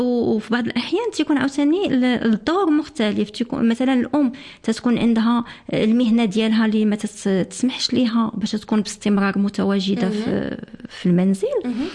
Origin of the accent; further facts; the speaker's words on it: Morocco; هاد العرف اللي كان عندنا في المغرب